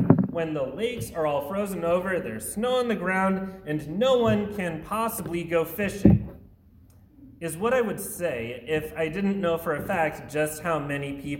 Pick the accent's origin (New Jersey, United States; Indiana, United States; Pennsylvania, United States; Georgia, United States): New Jersey, United States; That's something that I never really understood growing up in New Jersey.